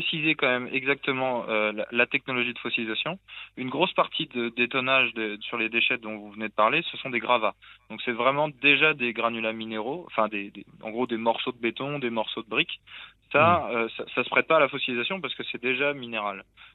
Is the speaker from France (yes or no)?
yes; Pays de la Loire, France; En fait, on vient de l'Anjou, donc dans les Pays de la Loire, où les châteaux de la Loire, tout ça, sont faits en tuffeau, c'est un calcaire.